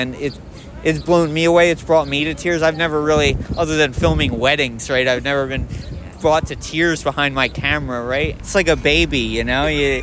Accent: Pennsylvania, United States; now in Philadelphia, United States; But I grew up in Bucks County and I live in Philadelphia now

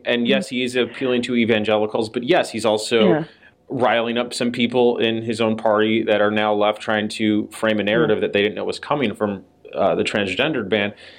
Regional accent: Chicago, Illinois, United States; now in Washington, United States; And I'm from Chicago. And when I go back, it's not that different than in D.C.

